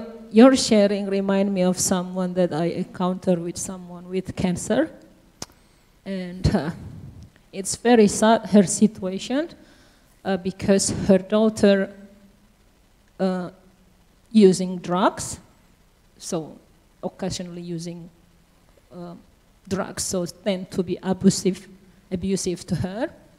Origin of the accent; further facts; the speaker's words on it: Indonesia; now in Australia; I'm from Indonesia, so we have a big family.